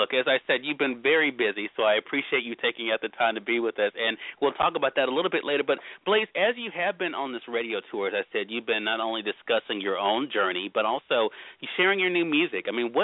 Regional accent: Mississippi, United States; or those joining us in my home state of Mississippi at WYAD 94.1 FM.

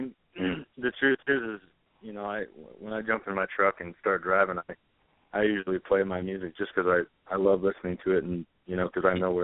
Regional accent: Oregon, United States; now in Nashville, United States; I grew up in Oregon, Central Oregon, and it's kind of a long ways from Nashville

